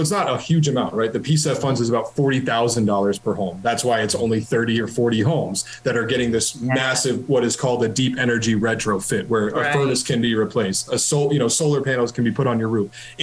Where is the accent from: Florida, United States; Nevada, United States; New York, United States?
Nevada, United States; Las Vegas; I'm from Vegas, so I moved here and there was no such thing as AC.